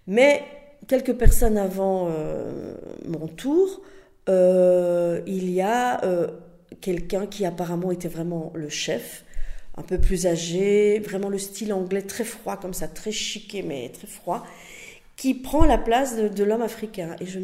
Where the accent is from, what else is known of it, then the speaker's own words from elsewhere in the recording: Verviers, Wallonia, Belgium; now in Brussels, Belgium; Je suis originaire de Verviers, mais j'ai habité dans plusieurs villes et plusieurs pays. Mais ça fait longtemps que je suis à Bruxelles.